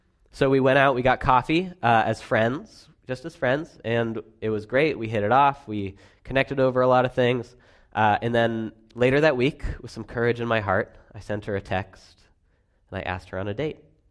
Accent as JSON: {"language": "English", "town": "Bedford", "region": "New Hampshire", "country": "United States", "tie": "born or raised there", "said": "high school with in Bedford, New Hampshire. Small world. And so Sarah went to visit this friend in my hometown a few times"}